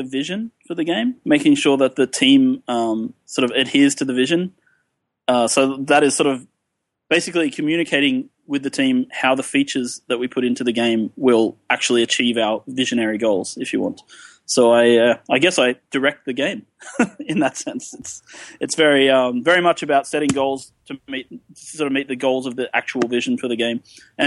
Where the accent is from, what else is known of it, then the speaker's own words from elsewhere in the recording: Yamba, New South Wales, Australia; now in Norway; I studied at Newcastle, but I'm actually from Yamba on the east coast.